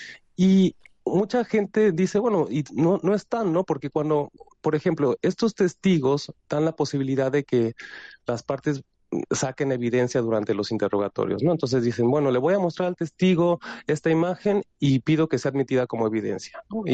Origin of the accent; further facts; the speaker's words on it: Mexico; Yo creo que eso tiene un valor para nosotros como mexicanos